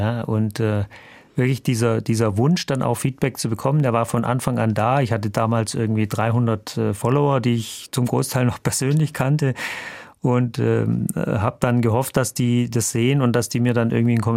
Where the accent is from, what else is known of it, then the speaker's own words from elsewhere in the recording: Backnang, Baden-Württemberg, Germany; Ja, ich bin in Schwaben aufgewachsen, da gab es kein Rock'n'Roll, da gab es auch kein Internet